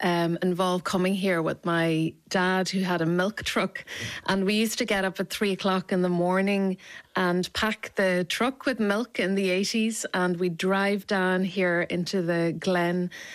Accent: Cruach na n-Éu, Ulster, Ireland; That's just one poem from so many poems that are informed by my experience of growing up in Cruach na n-Éu.

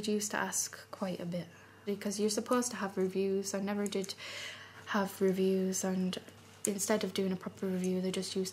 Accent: Carlisle, North West England, United Kingdom; born there; also born or lived in Dublin, Ireland; I live in Carlisle in England, but I'm from Dublin. But I've been there since I was 3 now

